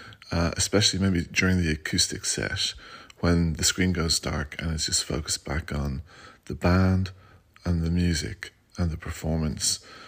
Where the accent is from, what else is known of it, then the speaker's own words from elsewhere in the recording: Dublin, Leinster, Ireland; from Dublin, Ireland